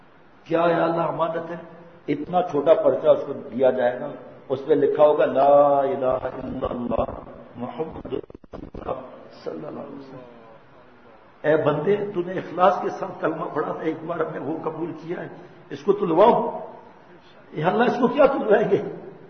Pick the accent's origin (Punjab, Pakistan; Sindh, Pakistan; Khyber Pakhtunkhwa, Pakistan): Sindh, Pakistan; Karachi; born there; میں اگرچہ میری پیدائش کراچی کی ہے، لیکن ہم گاؤں جاتے تھے